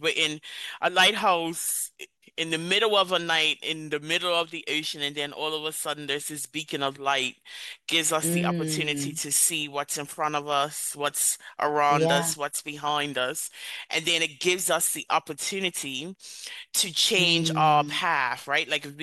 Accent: Bermuda; also born or lived in Spain; I'm originally from Bermuda, lived in Bermuda for so long, you are surrounded by conditioning

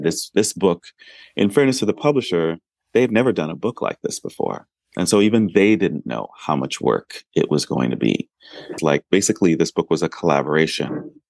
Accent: Brooklyn, New York, United States; I worked at a lot of Time Inc. magazines in New York, which is where I grew up. I grew up in Brooklyn, East Flatbush. And then I moved out to San Francisco

